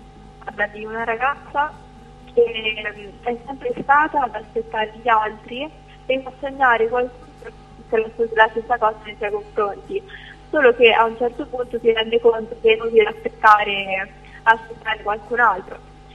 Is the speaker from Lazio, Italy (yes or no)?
yes; Viterbo, Lazio, Italy; poi comunque mi devo esibire qua dintorni perché sono di Viterbo